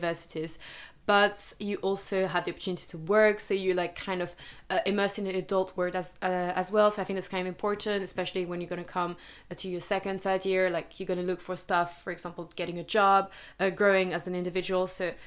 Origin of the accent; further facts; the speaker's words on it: Nigeria; also born or lived in France; my first city where I grew up in Nigeria was quite big, but then my second city in the south of France was so small